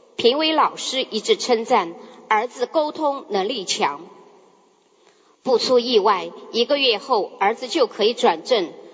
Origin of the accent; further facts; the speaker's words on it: China; 我来自中国